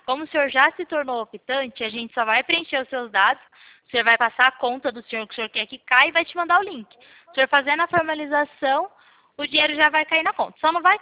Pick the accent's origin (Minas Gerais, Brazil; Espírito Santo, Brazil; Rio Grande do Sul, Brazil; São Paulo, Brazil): São Paulo, Brazil; Pirassununga; Eu sou de Pirassununga.